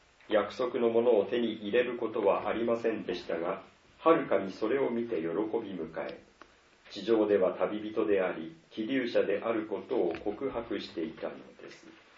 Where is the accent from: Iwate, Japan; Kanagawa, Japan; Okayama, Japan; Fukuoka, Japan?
Iwate, Japan; now in Sapporo, Japan; 私岩手で生まれて岩手の農家で育っておりますので、やはりあそこは自分のふるさとだなと思っておりました、